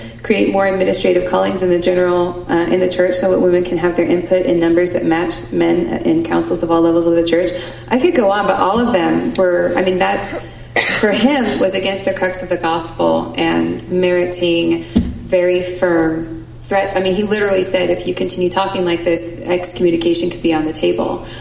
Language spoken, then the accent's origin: English; Seattle, Washington, United States; I am from the Seattle area.